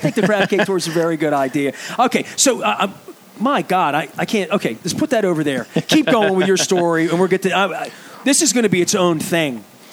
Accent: Baltimore, Maryland, United States; I grew up in East Baltimore. I grew up in Highland Town.

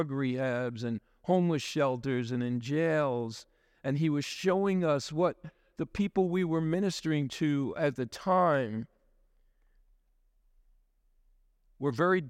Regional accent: New York, United States; driving through where I grew up in New York, in Long Island there

